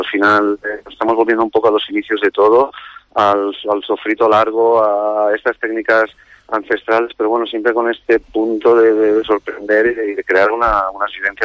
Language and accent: Spanish; Lleida, Catalonia, Spain; los que somos de Lleida, hemos ido para Barcelona